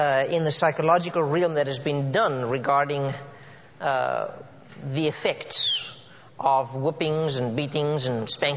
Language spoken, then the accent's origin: English; South Africa; growing up in South Africa in the way I did and the culture at the time